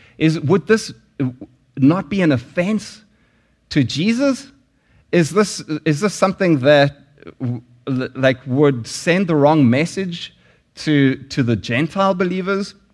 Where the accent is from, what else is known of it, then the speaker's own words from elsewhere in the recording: South Africa; particularly as a South African. Partly because Pepsi, there were sanctions in South Africa when I lived there